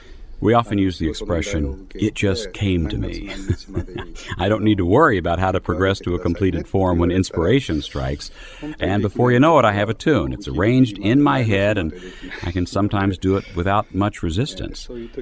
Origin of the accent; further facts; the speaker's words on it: Oda, Ehime, Japan; also born or lived in Kobe / Matsuyama; Well, I was born in Kobe, and my earliest memories are of living in a place called Teramuraza Odacho, Kamiyukena-gun in Ehime Prefecture on Shikoku Island. I was raised there in the mountains until I was around 12 when we moved nearby to Matsuyama City.